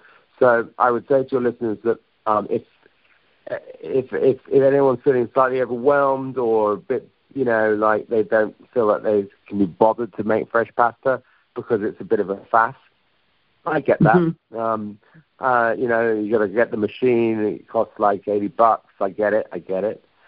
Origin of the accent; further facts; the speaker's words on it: United Kingdom; I'm British and I live in London